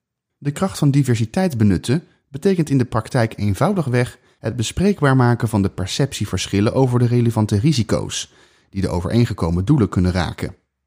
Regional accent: Netherlands; born there; Ik ben in Nederland geboren uit Turkse ouders en heb vele vormen van racisme en discriminatie meegemaakt.

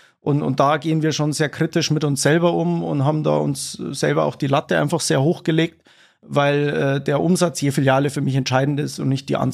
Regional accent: Munich, Bavaria, Germany; Jetzt bin ich Münchner

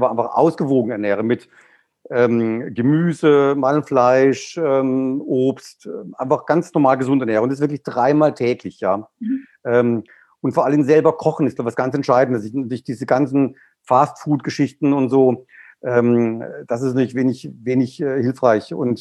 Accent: Baden-Württemberg, Germany; Ich komme jetzt aus dem Schwarzwald

